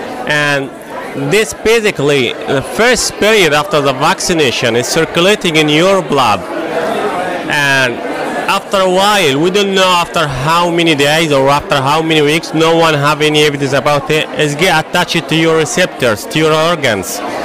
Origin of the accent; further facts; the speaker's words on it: Italy; I'm from Italy.